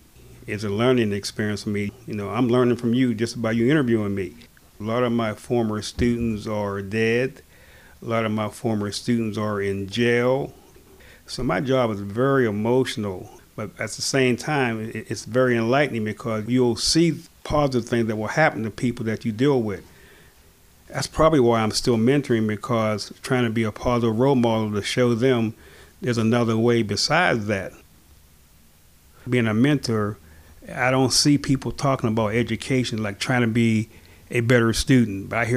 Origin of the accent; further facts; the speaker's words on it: McKeesport, Pennsylvania, United States; I'm right in the middle of my hometown. I have a great love and respect for McKeesport.